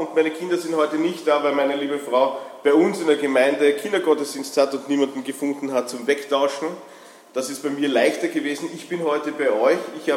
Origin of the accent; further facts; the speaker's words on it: Vienna, Austria; Ich war am Weg von Wien, ich komme ursprünglich aus Wien. Ich bin aus dem 22. Bezirk hergefahren, wo ich ursprünglich zu Hause bin.